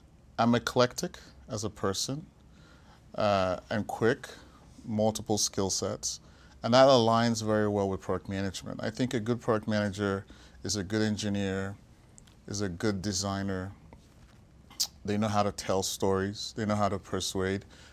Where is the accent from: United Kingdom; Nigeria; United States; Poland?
Nigeria; born there; I was born in Nigeria